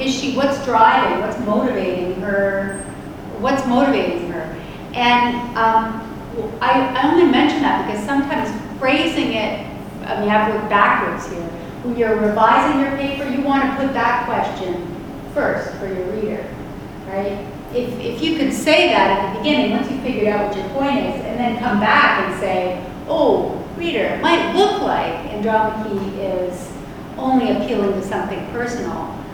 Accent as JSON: {"language": "English", "country": "Canada", "said": "I'm Canadian. I can say that."}